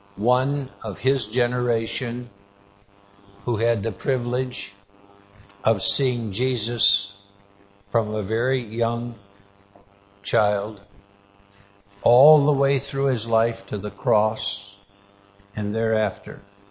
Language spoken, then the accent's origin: English; United States; So in our country, I face a lot of opposition. And that's because I was raised in America that was started by Christians.